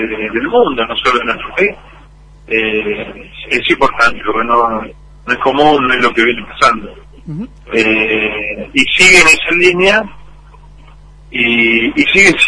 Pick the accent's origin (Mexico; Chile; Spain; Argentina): Argentina; como argentino, qué sé yo, como mucha sangre, me llena de orgullo